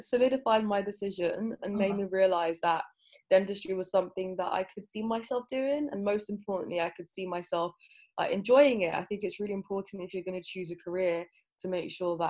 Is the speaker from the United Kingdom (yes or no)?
yes; London, United Kingdom; also born or lived in Nigeria; I was born in Nigeria, grew up in Southeast London in a single parent household, didn't really know any dentists.